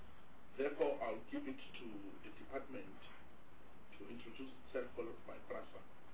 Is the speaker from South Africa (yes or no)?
yes; Mpumalanga, South Africa; Originally, I'm from Mpumalanga province.